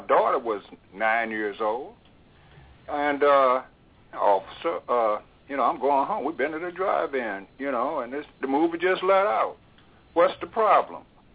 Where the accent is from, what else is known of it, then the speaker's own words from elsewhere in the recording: St. Louis, Missouri, United States; born there; I'm 70 years old. I was born here in St. Louis, 1944.